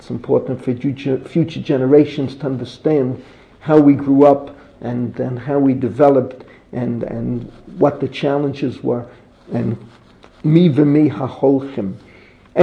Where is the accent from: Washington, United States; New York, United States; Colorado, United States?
New York, United States; The truth is that growing up in New York and Reb Moshe Feinstein, I still remember when the first volume of the Igrot Moshe came out